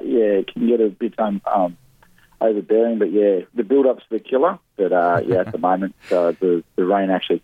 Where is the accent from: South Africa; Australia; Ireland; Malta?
Australia; South Australia; born there; I was born in South Australia, but I've moved around Australia all over Australia.